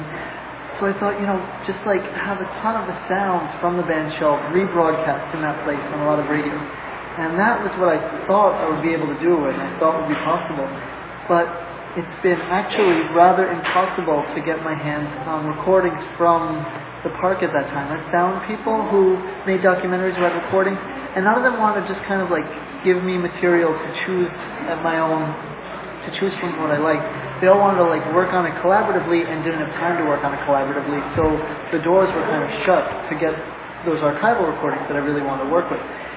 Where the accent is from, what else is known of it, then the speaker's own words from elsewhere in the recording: New York City, New York, United States; I grew up in the Lower East Side, and, like, you know, in my whole life, every Saturday in the summer, you know, from like May until September, there were concerts in the park